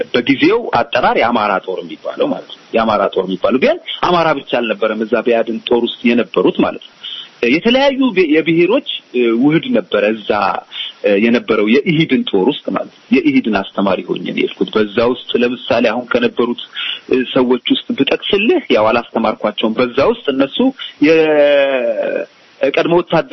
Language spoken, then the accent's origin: Amharic; Oromia, Ethiopia; ወደ ቦረና ተመደብኩኝ። አጋጣሚ እዛው ካምፕስ ነው ማለት እኔ ቶልጭ ያደኩበት ካምፕስ ተመልሽ ሄድኩኝ